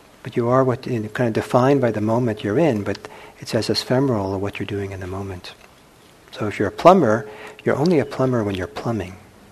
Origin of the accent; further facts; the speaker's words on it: Norway; And I'm from Norway, and Norway, it's possible Norway has it even stronger than America in certain ways.